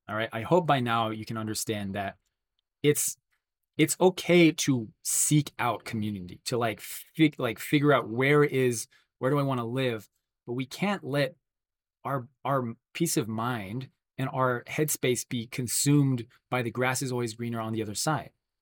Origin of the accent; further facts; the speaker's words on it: North Carolina, United States; also born or lived in New Jersey; After living in New Jersey for 4 years, I was like, I'm going back home to my hometown, North Carolina, and I'm just going to go deep with the people there.